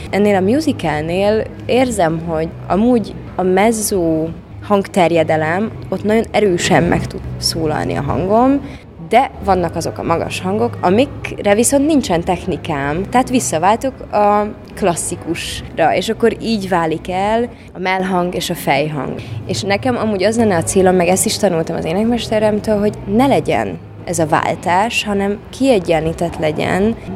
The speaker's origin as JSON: {"language": "Hungarian", "region": "Budapest", "country": "Hungary", "tie": "born or raised there", "said": "én Budapesten nőttem fel, ott jártam iskolába, egyetemre, ott is voltam gyakorlaton színházba"}